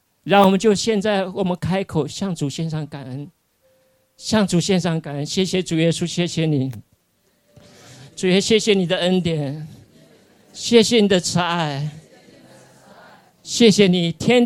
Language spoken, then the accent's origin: Chinese; Taiwan; born there; 虽然我妈妈是青岛，住在北方，可是我是因为我在台湾出生的，我没来过这里。